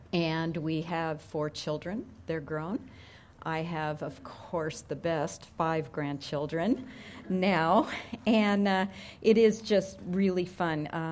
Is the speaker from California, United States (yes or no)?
yes; Alhambra, California, United States; also born or lived in Huntington Beach; I was born in Alhambra, California. I lived there till I was 13, and my parents moved to Huntington Beach, which was just bean fields at the time, and oil derricks.